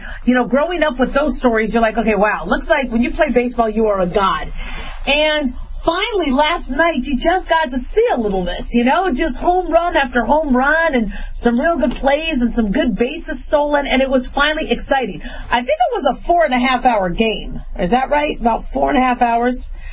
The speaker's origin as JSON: {"language": "English", "town": "Phoenix", "region": "Arizona", "country": "United States", "tie": "born or raised there", "also_born_or_lived": "Las Vegas / Los Angeles", "said": "You know, I grew up in Phoenix. I grew up in Vegas. I was born in L.A., so yeah, Dodgers, but I didn't really go to Dodger games when I was little because we had moved from California kind of early on."}